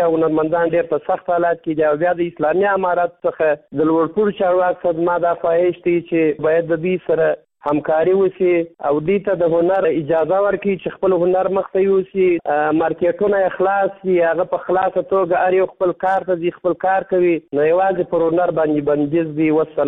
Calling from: Kandahar, Afghanistan

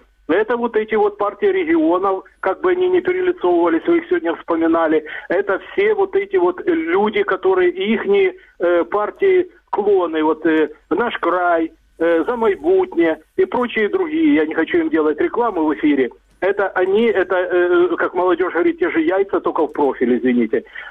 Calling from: Dnipro, Dnipropetrovsk Oblast, Ukraine; Я звоню из Днепра, я смотрю вас через интернет

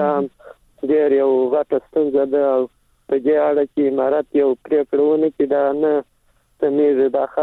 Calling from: Helmand, Afghanistan; سلام د هلمند سره

